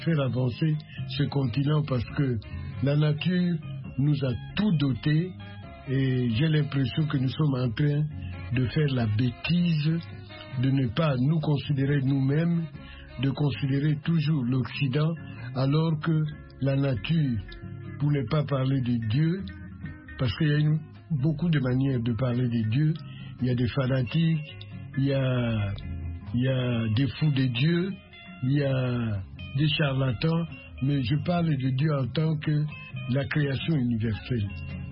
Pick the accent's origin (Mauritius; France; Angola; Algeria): Angola; also born or lived in Congo; J'ai dit mais non, moi je suis angolais, je suis né au Congo.